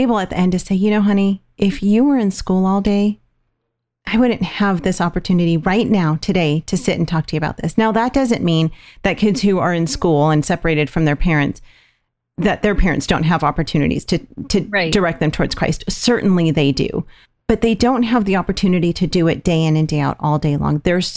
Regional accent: California, United States; You know, we're from California

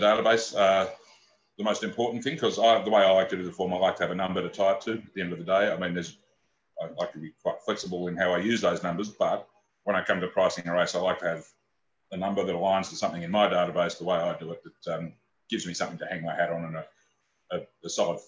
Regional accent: Melbourne, Victoria, Australia; I'm from Melbourne in Victoria.

